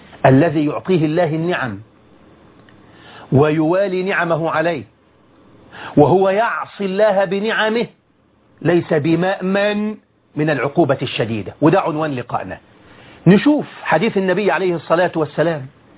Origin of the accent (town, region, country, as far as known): Egypt